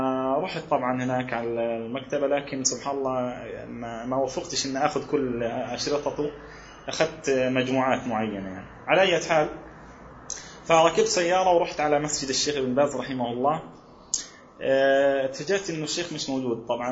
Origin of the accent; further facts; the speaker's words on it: Gaza, Gaza Strip, Palestine; يا شيخ أنا من غزة ومن فلسطين يعني